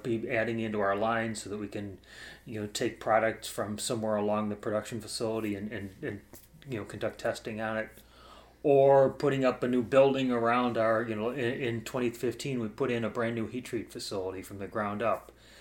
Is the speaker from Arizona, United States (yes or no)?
no; Cleveland, Ohio, United States; also born or lived in Orlando; Yes, I grew up in Cleveland, and I lived most of my life there. There was a short period of time that growing up, I did live in Orlando, Florida.